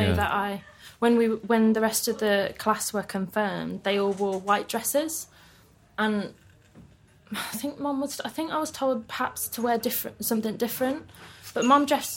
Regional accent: Birmingham, West Midlands, United Kingdom; I went to a Catholic primary school in Birmingham, which I really liked, actually. I'm not a Catholic, but it was really close

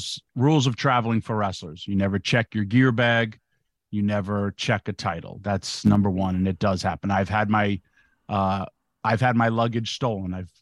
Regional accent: New York, United States; If it's bags or whatever, I'm from New York. I'm not a trustworthy person.

